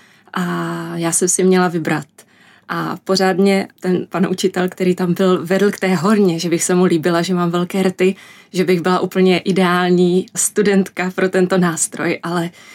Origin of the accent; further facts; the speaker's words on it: Jeseník, Olomouc Region, Czechia; já jsem původem z Jeseníku.